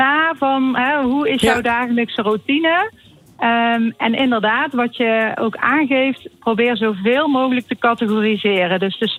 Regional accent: Geldrop, North Brabant, Netherlands; Ik kom uit Gelderop.

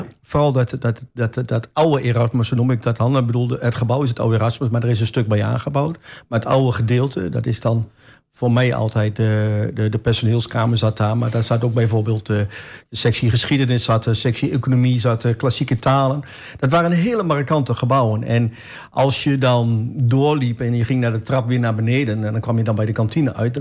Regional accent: Almelo, Overijssel, Netherlands; ik ben geboren en getogen in Almelo, woon nog steeds in Almelo.

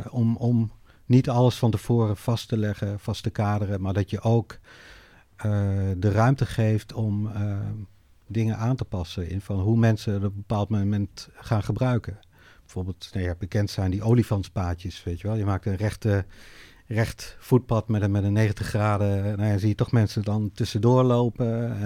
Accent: Netherlands; Ja, ik ben opgegroeid in Nederland en ik heb er altijd een soort haat-liefde verhouding mee gehad.

